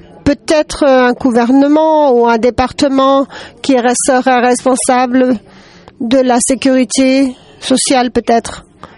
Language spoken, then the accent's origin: French; Lebanon; Je viens du Liban.